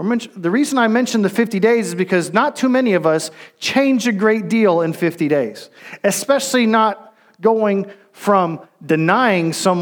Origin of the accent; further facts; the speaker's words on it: Miami, Florida, United States; Now, I grew up in Miami, where, I'll be honest with you, it is not like the rest of the United States. Most of my friends were Hispanic.